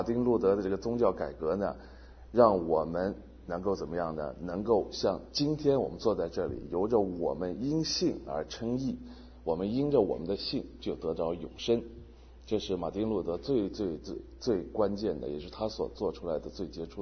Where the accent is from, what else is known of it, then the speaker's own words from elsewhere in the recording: China; 包括我们中国人也好，包括西方的人也好